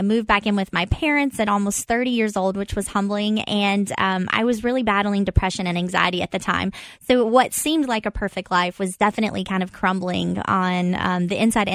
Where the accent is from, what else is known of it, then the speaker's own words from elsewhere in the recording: Corbin, Kentucky, United States; Well, yeah, it's a small town, and it was life growing up was true to that, like a small town feel.